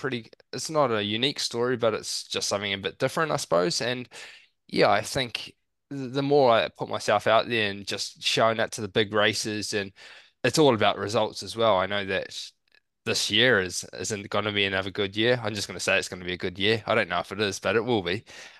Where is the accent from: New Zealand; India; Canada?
New Zealand; because we're from New Zealand, it's bloody hard to become a professional athlete.